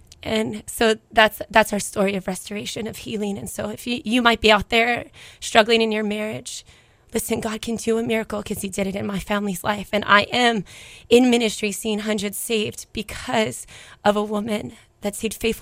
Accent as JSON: {"language": "English", "town": "Kula", "region": "Hawaii", "country": "United States", "tie": "born or raised there", "said": "I was born and raised up in Kula in Maui, upcountry. My parents still live in the same cute little house they lived that I was born in. And grew up there"}